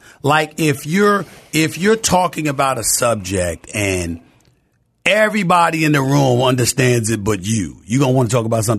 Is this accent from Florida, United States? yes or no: no; Queens, New York, United States; because I'm from Queens, New York, so I brought up some Queens names.